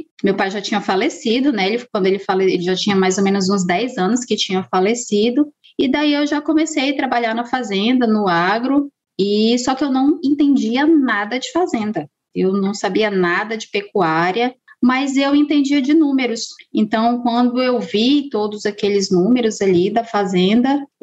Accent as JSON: {"language": "Portuguese", "town": "Boa Vista", "region": "Roraima", "country": "Brazil", "said": "É, eu sou de Roraima, né? Sou da capital de Boa Vista."}